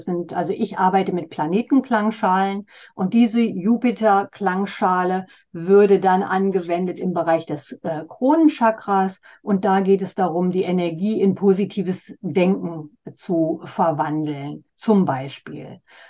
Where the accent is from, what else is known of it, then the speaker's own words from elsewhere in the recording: Northern Germany, Germany; es gibt auch in Norddeutschland, da wo ich herkomme, gibt es ein paar Menschen, die das anbieten.